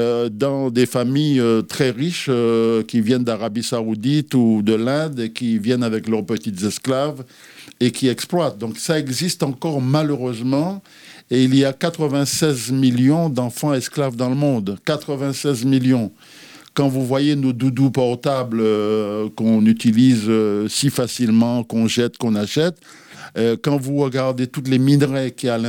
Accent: Martinique; born there; Moi, je suis né en Martinique le 15 janvier 1945. Donc je suis né dans ce pays de la Martinique, petit pays.

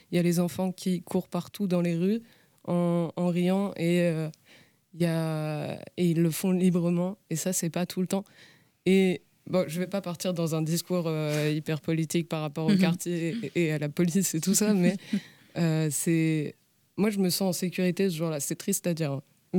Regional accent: Brest, Brittany, France; donc moi je viens de Pontanézen

